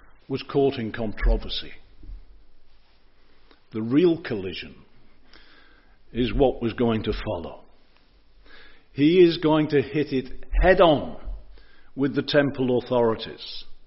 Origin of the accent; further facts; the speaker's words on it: Boston, East Midlands, United Kingdom; The town that I consider my hometown has the biggest parish church in the whole country. And it's ironically called the Stump. It's in Boston, in Lincolnshire.